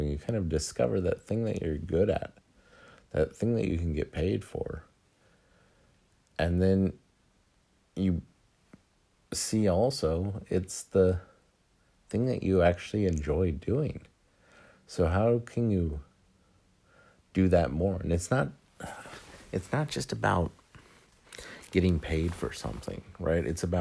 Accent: United States; I mean, I equate it in some ways to September 11th for me as an American

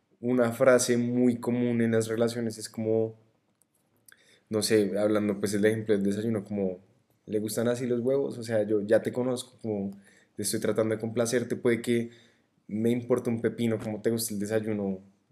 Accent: Colombia; also born or lived in Mexico; yo soy mexicano, no es por presumir, pues yo nací en México, pero digamos que he vivido toda mi vida en Colombia

